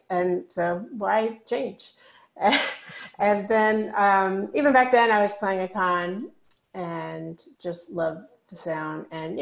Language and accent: English; Texas, United States; Well, growing up in Texas, I ate a lot of Tex-Mex food.